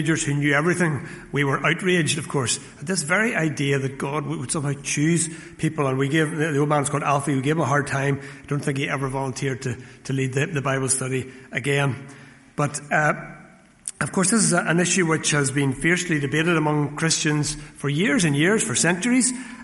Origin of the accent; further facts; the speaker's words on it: Dundonald, Northern Ireland, United Kingdom; When I was growing up in Dundonald